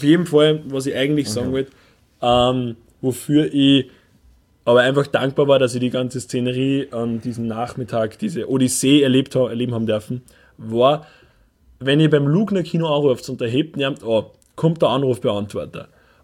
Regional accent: Upper Austria, Austria; Und wir als Oberösterreicher, die in einer von den ödesten Städten in Österreich wohnen

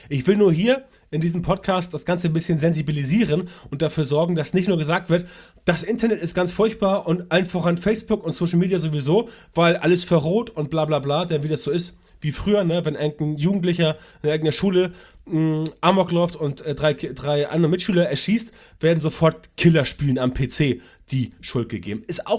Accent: Hamburg, Germany; Ich komme aus Hamburg

